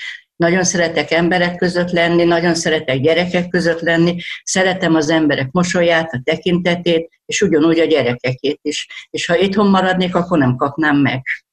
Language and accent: Hungarian; Dunaújváros, Fejér, Hungary; born there; Mikor én születtem, akkor Dunajvárosnak még Sztálinváros volt a neve, így is vagyok anyakönyvezve.